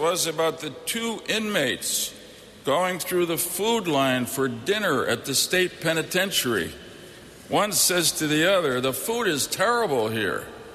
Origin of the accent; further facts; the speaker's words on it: Stamford, Connecticut, United States; Jim Kelly, who's a firefighter from my hometown of Stamford, Connecticut, has this unusual relationship where he shares Irish jokes with me.